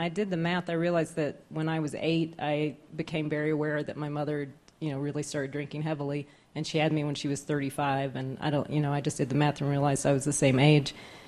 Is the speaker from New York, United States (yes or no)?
no; Chicago, Illinois, United States; I'm from Chicago